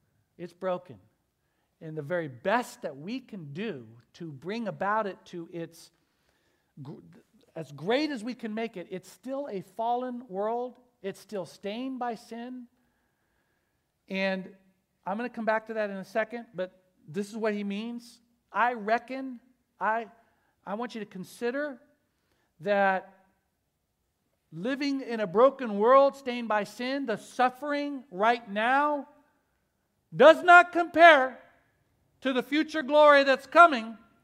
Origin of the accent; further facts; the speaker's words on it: Oklahoma, United States; I remember reckon growing up in the Midwest in Oklahoma.